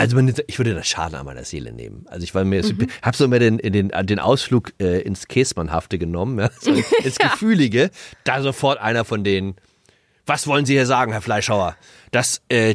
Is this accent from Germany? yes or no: yes; Hamburg, Germany; Also als ich groß geworden bin, 70er, 80er, also jedenfalls an dem Gymnasium, an dem ich war, Hamburger Norden